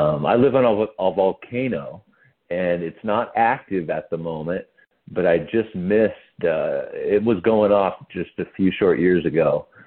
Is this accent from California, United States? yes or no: yes; San Leandro, California, United States; born there; also born or lived in St. Louis, United States; And I was born in San Leandro, California, and we lived in Pleasanton.